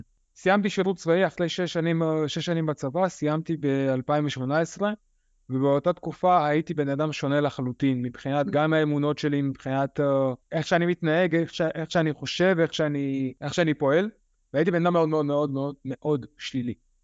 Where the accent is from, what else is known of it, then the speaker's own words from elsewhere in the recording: Ramat Gan, Tel Aviv District, Israel; now in Georgia; אני היום גר בגיאורגיה בשנתיים האחרונות, במקור מישראל, מרמת גן, שם גדלתי מגיל 5, אבל במקור, מקור, מקור, אז נולדתי ברוסיה ועליתי לארץ כשהייתי בן 5.